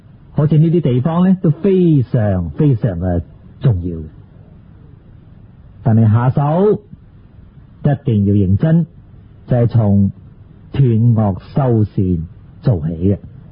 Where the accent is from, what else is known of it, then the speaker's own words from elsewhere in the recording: China; 我们中国人有句俗语说，人不为己，天诛地灭。